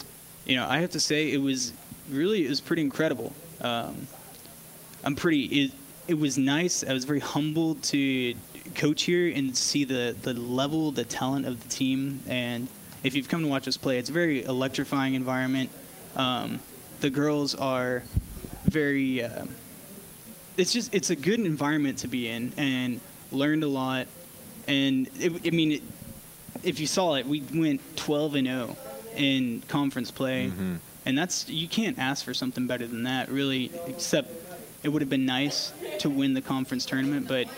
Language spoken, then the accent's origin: English; Austin, Texas, United States; So I am from Texas originally, Austin, Texas